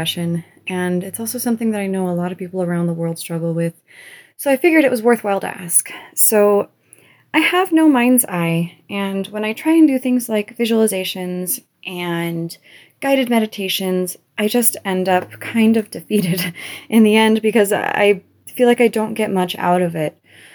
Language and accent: English; Oregon, United States; Hi, Natalie. … I'm from Oregon